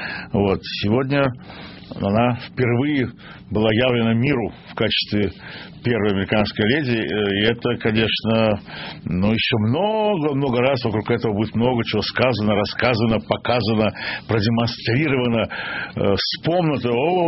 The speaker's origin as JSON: {"language": "Russian", "region": "Baku", "country": "Azerbaijan", "tie": "born or raised there", "said": "Даже в моем родном городе Баку стоит Трамп какой-то билдинг."}